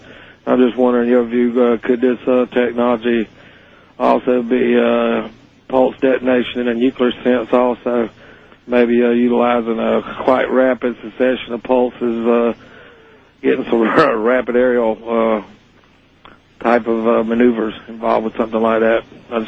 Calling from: Lone Star, South Carolina, United States; My question, I'm from Lone Star, South Carolina.

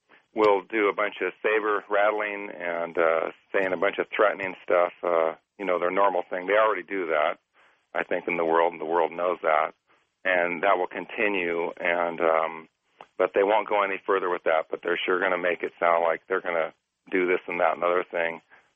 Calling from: Salem, Oregon, United States; I'm calling from Salem, Oregon.

